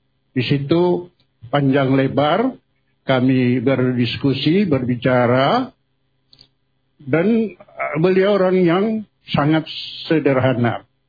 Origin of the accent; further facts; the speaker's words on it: Gorontalo, Indonesia; Setelah mereka mengetahui saya dari Gorontalo, mereka tanya, bagaimana dengan Pak Habib Yasin, sudah ketemu?